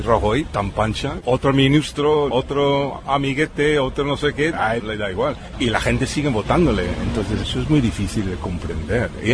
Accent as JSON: {"language": "Spanish", "country": "United States", "lives_now": "Spain"}